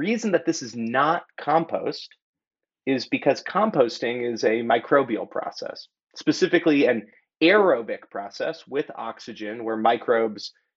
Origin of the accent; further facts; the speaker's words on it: San Francisco, California, United States; just to ground everybody … I grew up in San Francisco.